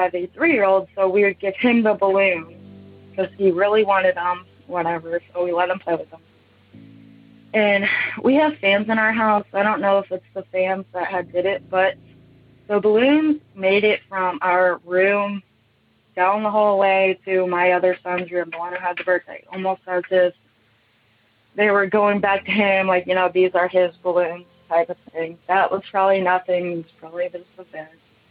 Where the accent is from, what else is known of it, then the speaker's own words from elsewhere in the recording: Kansas, United States; I'm from Kansas.